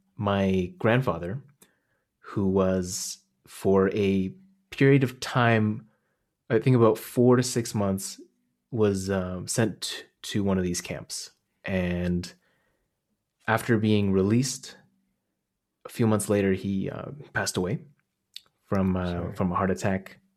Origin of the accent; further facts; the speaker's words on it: Khotan, Xinjiang, China; I went to my hometown, Khotan, which is this oasis city in the kind of like right on the edge of the desert.